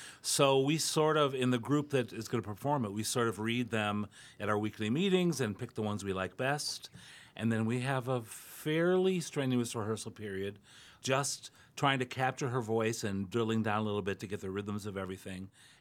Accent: Ohio, United States; I'm from Ohio, where Irma Bombeck is from

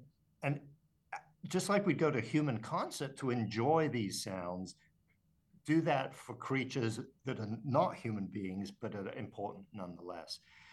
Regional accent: Paris, Île-de-France, France; I grew up actually in France, in Paris, in an apartment building. But I hadn't been back to Paris in decades

